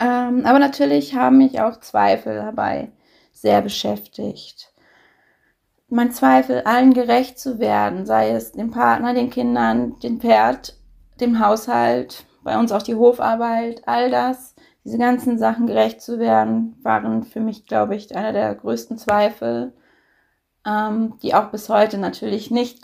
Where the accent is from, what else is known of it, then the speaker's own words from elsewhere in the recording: Schleswig-Holstein, Germany; ich komme aus Schleswig-Holstein und bin Mama von zwei wundervollen Mädchen.